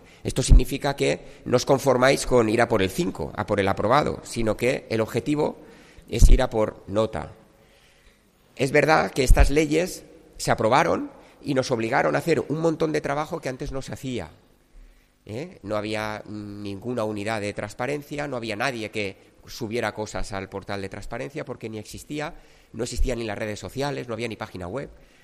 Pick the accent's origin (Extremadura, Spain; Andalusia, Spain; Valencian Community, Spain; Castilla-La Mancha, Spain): Valencian Community, Spain; Alicante; yo soy de Alicante, estoy acostumbrado a la humedad, estoy acostumbrado al fresquito que hace por las noches